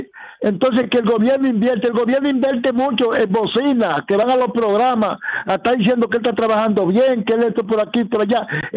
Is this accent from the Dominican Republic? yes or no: yes; Dominican Republic; somos humanos, somos dominicanos.